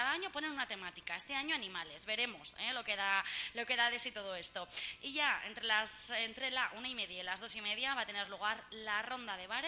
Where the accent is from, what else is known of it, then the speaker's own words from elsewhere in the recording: Falces, Navarre, Spain; Ya saben que soy falcesina de pro, que soy muy, muy, muy de mi pueblo